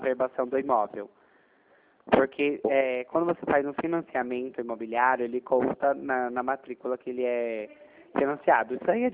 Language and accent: Portuguese; Piracicaba, São Paulo, Brazil; Sou de Piracicaba.